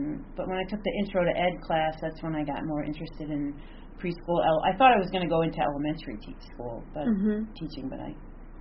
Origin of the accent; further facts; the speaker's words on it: Pikestown, New Jersey, United States; Pikestown